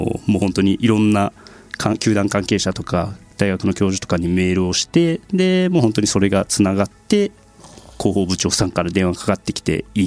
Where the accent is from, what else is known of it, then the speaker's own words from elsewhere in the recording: Osaka, Japan; 私も関西大阪出身なので何か関わってみたいなっていう思いもありますし